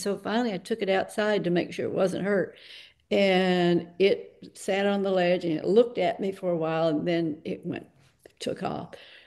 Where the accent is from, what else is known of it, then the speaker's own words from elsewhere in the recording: Birmingham, Alabama, United States; now in New York City, United States; When I was younger, and I was growing up in Birmingham, Alabama, and I would take the train.